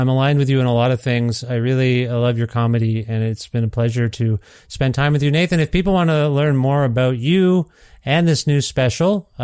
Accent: Canada; it was weird growing up as an Indian kid in Canada they felt like, what the hell? We moved to Canada.

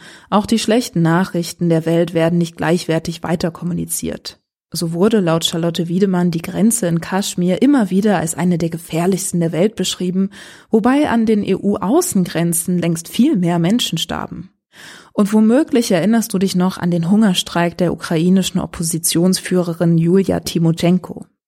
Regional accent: Lebanon; Aber ich bin Libanesin und das wissen sie eigentlich auch.

